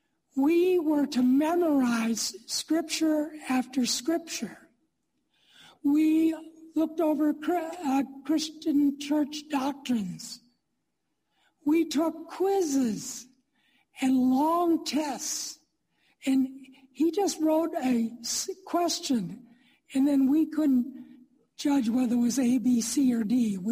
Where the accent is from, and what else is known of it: Platteville, Wisconsin, United States; born or raised there